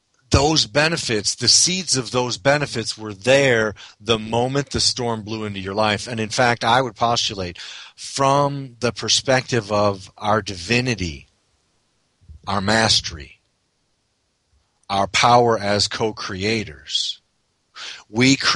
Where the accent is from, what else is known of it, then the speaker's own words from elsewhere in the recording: Midwest, United States; I, having been born and raised in the Midwest, I'm much more in the mindset of the tornado.